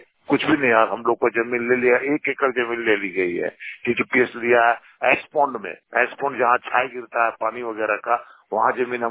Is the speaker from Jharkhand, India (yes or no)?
yes; Gomia, Jharkhand, India; सरन बोकारो जिला का गोमिया प्रखंड का रहने वाला हूँ।